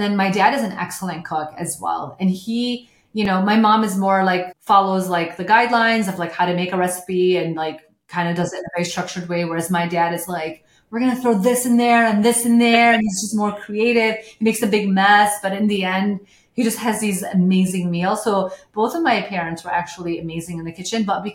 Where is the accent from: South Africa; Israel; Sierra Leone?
Sierra Leone; now in United States; We grew up in Sierra Leone